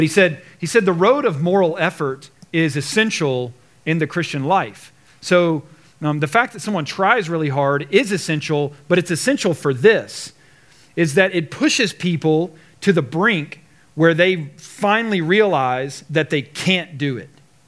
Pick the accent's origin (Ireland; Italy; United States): United States; the South; I grew up in the South, so I'm picturing my mom like with fried chicken on the counter